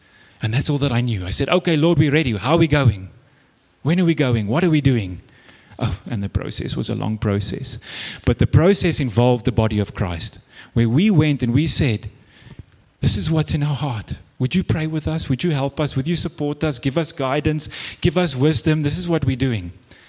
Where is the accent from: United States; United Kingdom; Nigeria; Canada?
United Kingdom; England; I got invited as an English person that looked like a hippie doing nothing in the Kouwebokkeveld